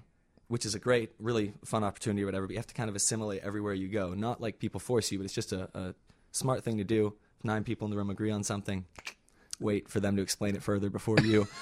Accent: England, United Kingdom; now in Chicago, United States; I'm from England originally.

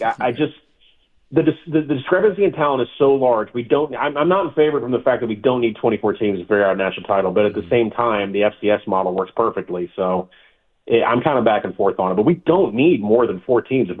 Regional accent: Arkansas, United States; And I love that I'm from Arkansas and I come on the show to list a bunch of people from Oregon where we don't have pro sports

